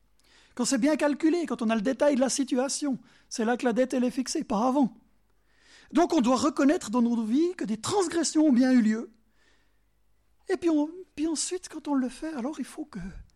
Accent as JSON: {"language": "French", "region": "Bern", "country": "Switzerland", "accent": "Bernese Jura", "said": "Il est beau mon accent. J'entends un raisonnement. Quelqu'un m'a dit avant que j'avais un bel accent du Jura bernois."}